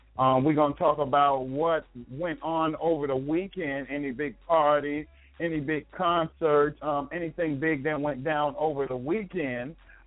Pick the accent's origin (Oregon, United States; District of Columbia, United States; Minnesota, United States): Minnesota, United States; Minneapolis; I'm from Minneapolis in St. Paul.